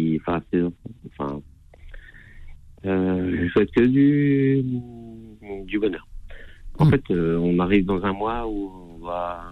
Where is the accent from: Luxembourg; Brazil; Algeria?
Algeria; malgré que je suis kabyle, hein, je parle pas arabe, hein, mais.